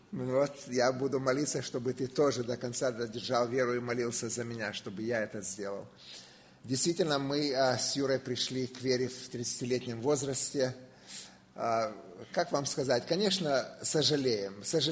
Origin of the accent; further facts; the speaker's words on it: Kyiv, Ukraine; now in United States; Моя мама из Киева, мы родились и выросли в Киеве.